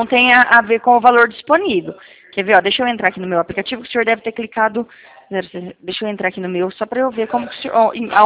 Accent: Paraná, Brazil; eu sou do Paraná

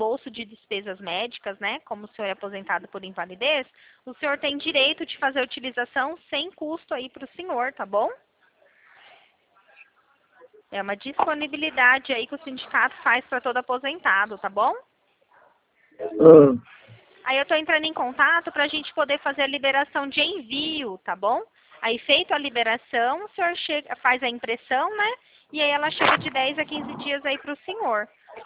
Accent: Presidente Prudente, São Paulo, Brazil; Eu de Presidente Prudente, São Paulo. Eu residia lá, agora eu não resido mais.

